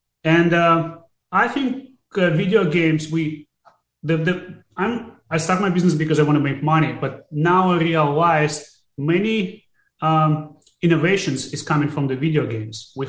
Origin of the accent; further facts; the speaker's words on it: Russia; moved away as an adult; also born or lived in Soviet Union; now in Los Angeles, United States; I was born in 1984 in Soviet Union, and I grew up in Russia in very poor family.